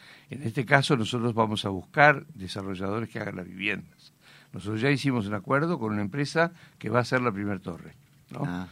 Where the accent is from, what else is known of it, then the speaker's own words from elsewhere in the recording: Uruguay; no significa que no pueda conversar como ciudadano uruguayo